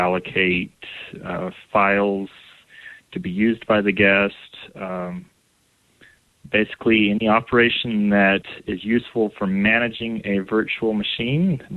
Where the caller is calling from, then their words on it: Salt Lake City, Utah, United States; I'm calling in from Salt Lake City, Utah.